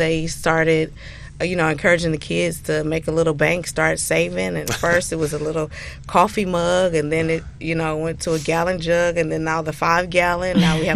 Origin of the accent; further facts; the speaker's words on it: Detroit, Michigan, United States; So well, I'm born and raised in Detroit, but I'm an Ipsy native.